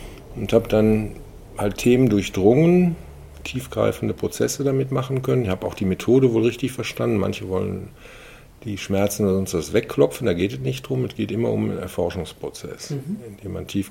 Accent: Remscheid, North Rhine-Westphalia, Germany; born there; Ich bin hier in Remscheid geboren, bin dann mit Abitur nach Aachen gegangen, habe dort studiert, Bauingenieurwesen.

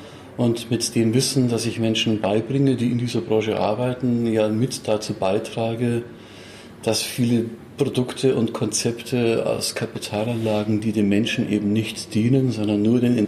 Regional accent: Munich, Bavaria, Germany; born there; Ich bin 1963 in München geboren

